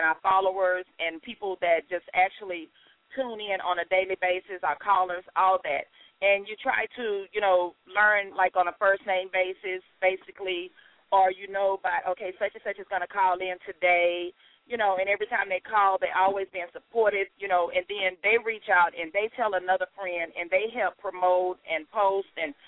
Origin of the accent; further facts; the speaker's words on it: Houston, Texas, United States; Well, I'm originally from Houston. I'm a Houstonian